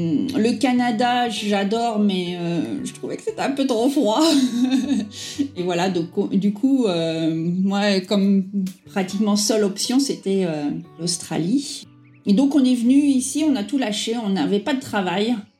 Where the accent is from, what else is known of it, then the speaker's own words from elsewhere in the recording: Paris, Île-de-France, France; moved away as an adult; also born or lived in Sèvres; parisienne. J'ai habité à Paris et à Sèvres. Alors, on avait une vie confortable en France. Et si on a quitté la France